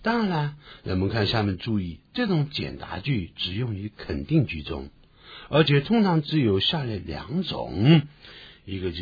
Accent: China; 就你在这边去常听到我们中国人会讲 thank

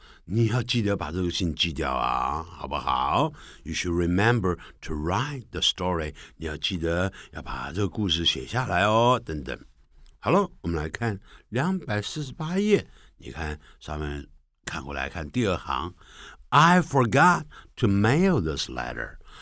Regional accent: China; 不我是中国人嘛所以呢我在学英语的时候因为我是不断的在看文章啊

